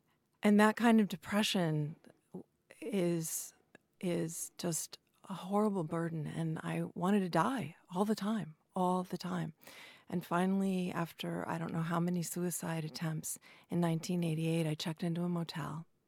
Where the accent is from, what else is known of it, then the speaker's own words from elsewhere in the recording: Grass Valley, California, United States; I'm from Grass Valley, California.